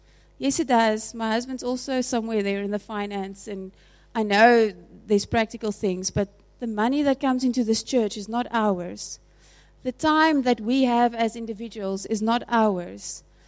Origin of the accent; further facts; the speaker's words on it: South Africa; because we don't know them, because we come from South Africa.